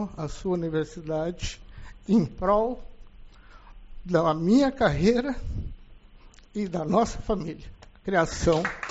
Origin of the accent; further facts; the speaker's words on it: Uruguaiana, Rio Grande do Sul, Brazil; Sinto a energia para recomeçar tudo de novo, com toda a força e amor por nossa Uruguaiana, minha terra.